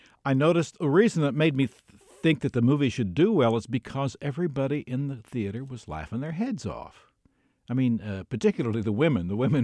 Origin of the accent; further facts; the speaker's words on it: Tulsa, Oklahoma, United States; I started doing them on a classical radio, commercial radio station in Tulsa, Oklahoma, where I'm from